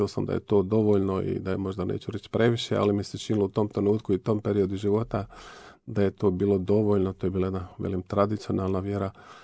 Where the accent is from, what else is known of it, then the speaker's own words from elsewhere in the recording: Livno, Federation of Bosnia and Herzegovina, Bosnia & Herzegovina; rođen sam inače u Livnu, jednom selu tamo kod Livna, tamo sam završio srednju školu, fakultet sam završio u Zagrebu